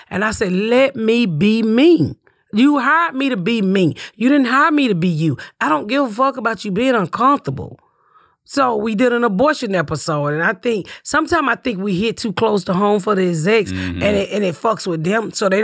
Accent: Atlanta, Georgia, United States; But I guess it was a Southern thing because I'm born and raised in Atlanta.

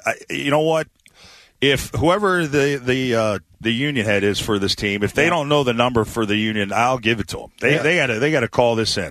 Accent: Carlsbad, United States; And Lonnie resides in my hometown, and I didn't realize that. So his family lives in Carlsbad. I went to Carlsbad High School

